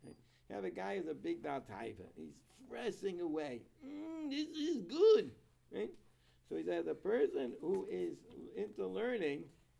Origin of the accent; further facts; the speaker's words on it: Israel; now in Miami, United States; when I grew up in Israel, they used to go crazy over it.